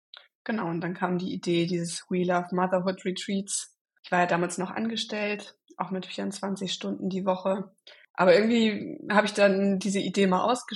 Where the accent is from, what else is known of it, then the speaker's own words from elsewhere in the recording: Eckernförde, Schleswig-Holstein, Germany; Genau, also ich bin am Meer aufgewachsen, an der Ostsee in Eckernförde